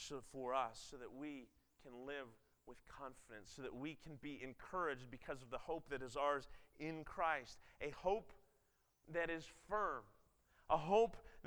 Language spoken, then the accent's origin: English; Ontario, Canada; I grew up on the Great Lakes, right by the Welland Canal. I could ride my bike there in 10 minutes.